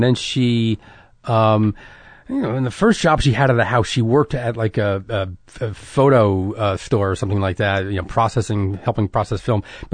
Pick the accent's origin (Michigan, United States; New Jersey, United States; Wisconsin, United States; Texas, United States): New Jersey, United States; Elizabeth; New Jersey.